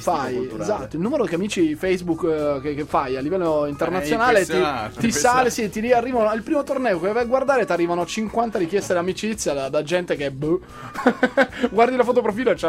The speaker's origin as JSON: {"language": "Italian", "town": "Taranto", "region": "Apulia", "country": "Italy", "said": "Io sono di Taranto"}